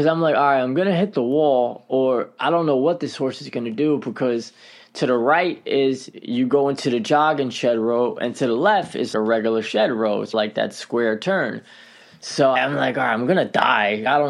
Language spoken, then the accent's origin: English; Newark, New Jersey, United States; I grew up in Newark and Harrison, New Jersey, and around that area, it's city-like, so I think the closest horses around us, probably an hour away.